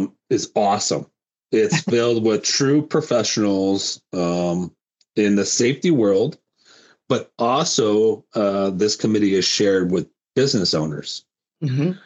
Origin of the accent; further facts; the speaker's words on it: Indiana, United States; Growing up in Northwest Indiana, a proud 219er, 90% of my family were employees at U.S. Steel.